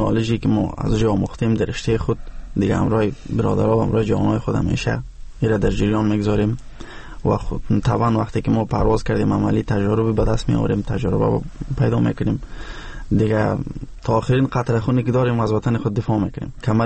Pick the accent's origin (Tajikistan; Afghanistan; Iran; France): Afghanistan